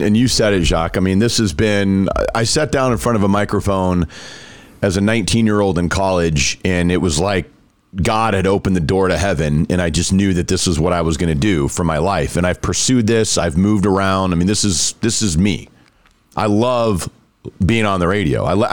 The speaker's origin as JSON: {"language": "English", "town": "Dallas-Fort Worth", "region": "Texas", "country": "United States", "said": "I'm from Dallas-Fort Worth."}